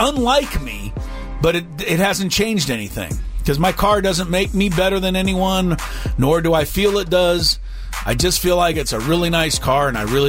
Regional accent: Beverly Hills, California, United States; But, you know, I grew up in Beverly Hills.

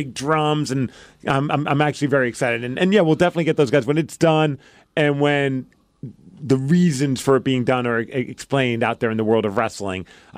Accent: New York, United States; I'm from New York.

